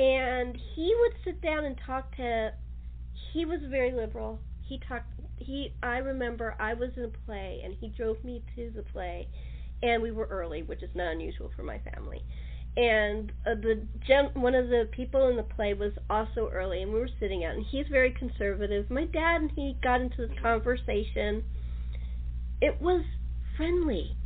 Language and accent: English; California, United States; Yeah, I'm an American.